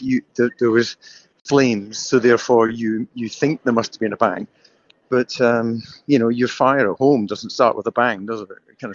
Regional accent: Scotland, United Kingdom; I could only have dreamt of that when I was growing up in Scotland.

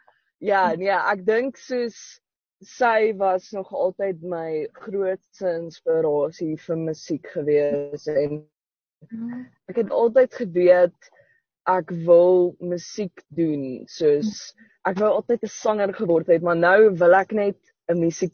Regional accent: Polokwane, Limpopo, South Africa; Ek kom van Polokwane af en ek doen nou my honeurs in korporatiewe kommunikasie

